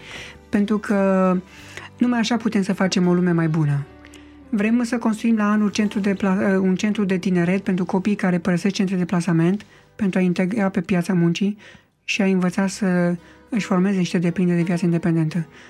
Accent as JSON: {"language": "Romanian", "region": "Ilfov", "country": "Romania", "said": "Sunt din Ilfov. Da, la vreo 5 km de București."}